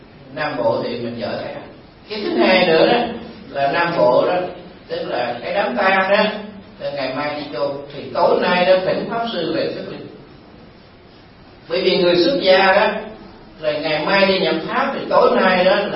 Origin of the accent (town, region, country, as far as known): Southern Vietnam, Vietnam